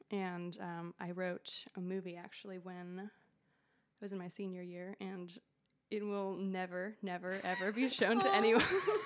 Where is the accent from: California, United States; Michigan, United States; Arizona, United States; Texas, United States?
Michigan, United States; But yeah, I was born and raised in Michigan and now I live here